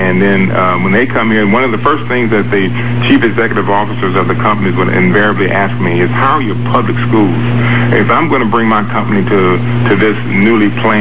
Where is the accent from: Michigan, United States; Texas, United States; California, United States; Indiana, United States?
Indiana, United States; Gary; From growing up in Gary, Indiana, with my parents both stressing the importance of education.